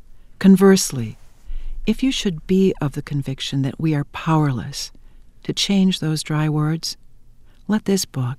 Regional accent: North Dakota, United States; also born or lived in Minnesota; I was born in Minnesota, but I grew up in North Dakota. That's where I continually go back to my parents who live there in Wahpeton

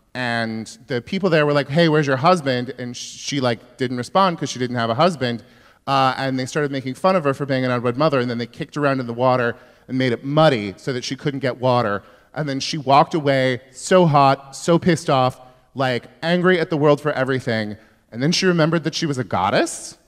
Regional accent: California, United States; I'm not from there. I'm from Northern California. When you think of Northern California, you think of lesbian sous chefs and vineyards. And that's not where I'm from either.

